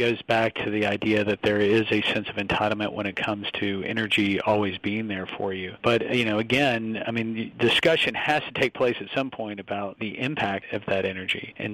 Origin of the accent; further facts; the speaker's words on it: Shreveport, Louisiana, United States; You know, I'm actually from Shreveport, Louisiana, which is north of New Orleans.